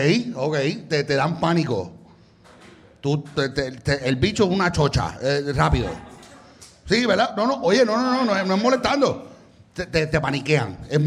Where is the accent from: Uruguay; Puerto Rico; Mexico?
Puerto Rico; San Juan; Y yo soy de La Loza. Yo soy de San Juan.